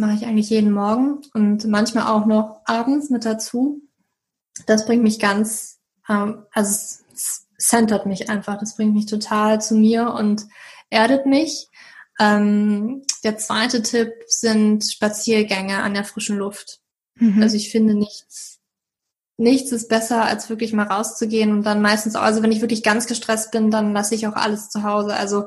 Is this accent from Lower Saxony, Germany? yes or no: no; Berlin, Germany; Aber ich bin doch schon immer relativ viel auch in Berlin gewesen, da wo ich herkomme und habe Familie und Freunde besucht